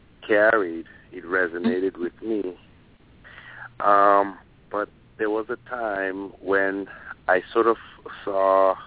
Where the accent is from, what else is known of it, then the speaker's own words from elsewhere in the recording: Grenada; I was in the Caribbean, in my home country, Grenada.